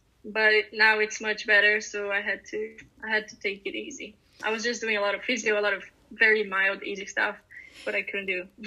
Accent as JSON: {"language": "English", "region": "São Paulo", "country": "Brazil", "said": "I'm in São Paulo, my home country, home city. It's nice to be back for a little bit."}